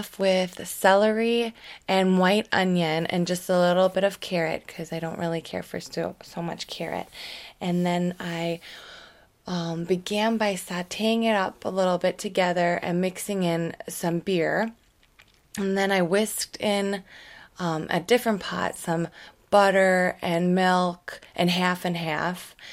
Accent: Pelican Lake, United States; from Pelican Lake.

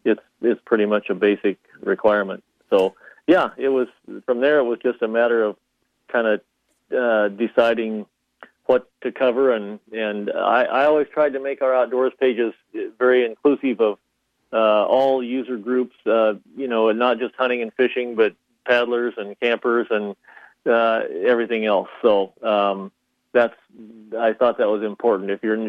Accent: Kansas, United States; now in Duluth, United States; I mean, I liked growing up in Kansas and everything, but this is the place we wanted to be.

